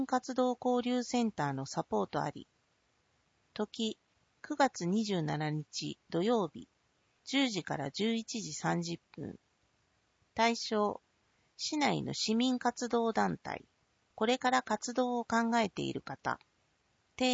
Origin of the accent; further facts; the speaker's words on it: Minnesota, United States; Japanese is a second language; now in Japan; こんにちは、アメリカ・ミネソタ州出身の